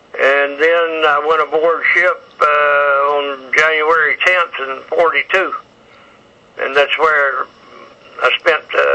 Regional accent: Jefferson, Texas, United States; born there; also born or lived in Illinois; now in Louisiana, United States; No. I was born in Jefferson, Texas. And that's only about 50, 60 miles from here.

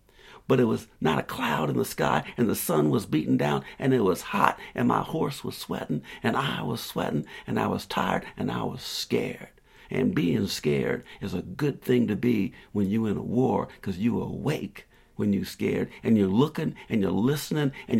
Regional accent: South Carolina, United States; I grew up, I grew up in South Carolina. I grew up with mules around me and a few horses.

